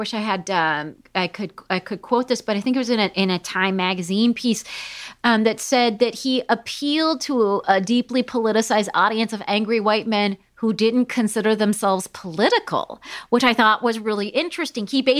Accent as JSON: {"language": "English", "town": "Palm Springs", "region": "California", "country": "United States", "tie": "born or raised there", "said": "I grew up in Palm Springs, California, as listeners know."}